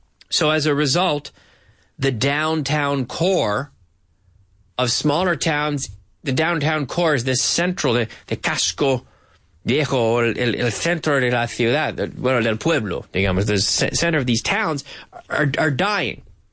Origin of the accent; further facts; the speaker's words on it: Canada; that's what I see in my hometown in Canada now.